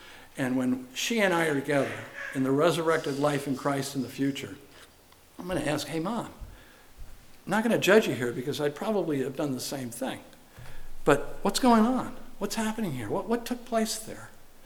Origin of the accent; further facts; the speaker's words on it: Latham, New York, United States; I grew up in Latham, New York. It's a suburb of just outside the city of Albany, and I attended Shaker High School.